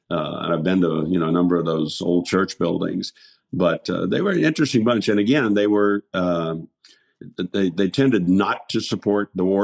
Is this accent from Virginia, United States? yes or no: yes; Virginia, United States; I was raised in Shenandoah Valley, Virginia.